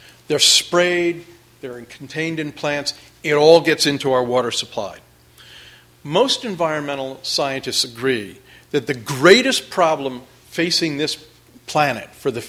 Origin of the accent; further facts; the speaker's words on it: New York, United States; Now, I grew up in the New York area, and I was fed TV dinners, processed food, and I ate at some of the very first fast food restaurants in the area.